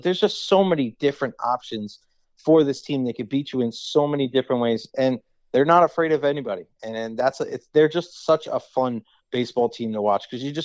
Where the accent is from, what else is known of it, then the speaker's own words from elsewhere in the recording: New York, United States; Like, I'm from New York.